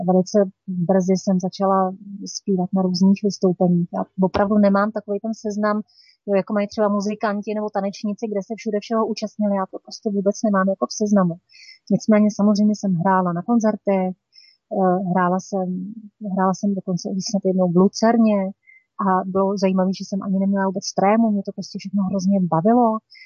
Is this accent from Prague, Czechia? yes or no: no; Kutná Hora, Central Bohemian Region, Czechia; born there; já jsem se narodila v Kutné Hoře a v určitém momentě jsem se začala často podepisovat jako